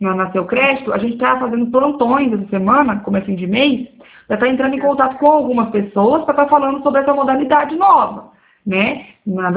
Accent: Presidente Prudente, São Paulo, Brazil; Eu sou do interior de São Paulo, aqui em Presidente Prudente.

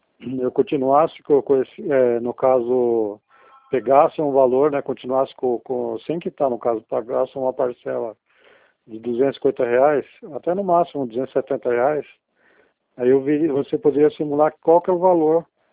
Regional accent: Paraná, Brazil; born there; nasci perto, nasci 60 quilômetros de Maringá, nasci perto de Cianorte.

